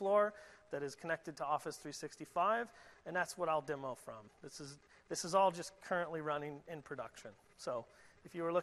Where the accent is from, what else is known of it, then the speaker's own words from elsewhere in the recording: Seattle, Washington, United States; I live in Seattle. I grew up in Seattle.